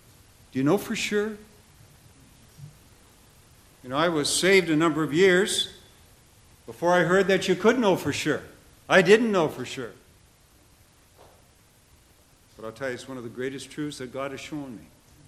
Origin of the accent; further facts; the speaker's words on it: Canada; I grew up in Canada. I was going to school in Toronto